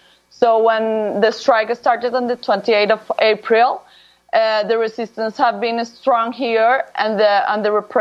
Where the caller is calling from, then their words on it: Cali, Valle del Cauca, Colombia; I'm saying hello from Cali, which is the largest city, the third largest city in Colombia, the second city of Latin America with more African descendant population